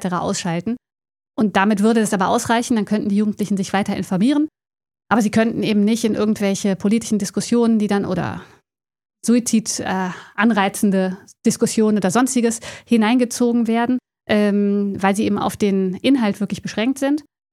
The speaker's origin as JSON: {"language": "German", "town": "Cologne", "region": "North Rhine-Westphalia", "country": "Germany", "tie": "born there", "said": "ich bin ja gebürtige Kölnerin"}